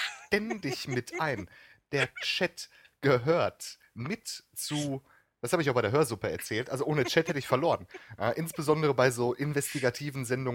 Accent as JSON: {"language": "German", "region": "North Rhine-Westphalia", "country": "Germany", "said": "bei uns im Ruhrgebiet sagt man eins. Ja, bei uns sagt man"}